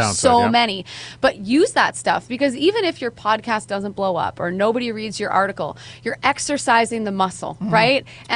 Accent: Canada; I'm Canadian, that's okay, the drinking age is 19.

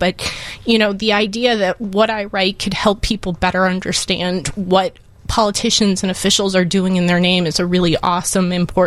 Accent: Edgewater, Illinois, United States; Well, I grew up in Edgewater

